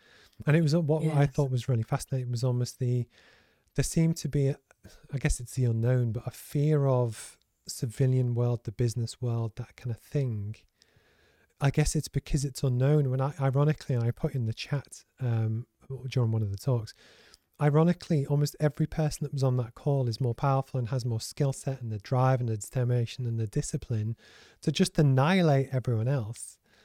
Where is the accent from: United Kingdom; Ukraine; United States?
United Kingdom; England; growing up in England as a white man.